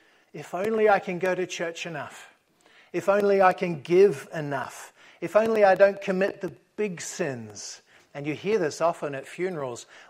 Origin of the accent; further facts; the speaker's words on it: Wellington, New Zealand; I grew up in Windy Wellington, and I was out in a boat in 40 knots when I was still in primary school.